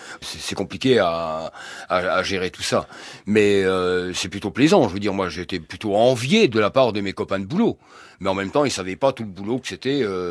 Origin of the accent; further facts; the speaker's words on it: Cherbourg, Normandy, France; born there; Moi, je suis né à Cherbourg … parce qu'à Saint-Brieuc, où il était né, donc d'origine bretonne, à Saint-Brieuc